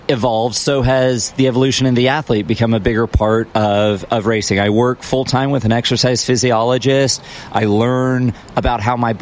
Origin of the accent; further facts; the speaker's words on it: California, United States; now in Indiana, United States; I moved from Southern California coming up on 8 years ago, and it's a great place to live. Indiana is, and race, as you mentioned. Growing up in Southern California, though, I always went to the Grand Prix of Long Beach as a kid